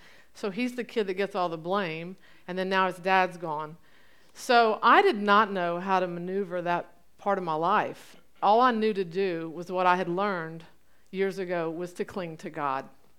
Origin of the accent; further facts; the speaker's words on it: Lafayette, United States; But Don moved me back home to my hometown. I'm so happy to be back in Lafayette.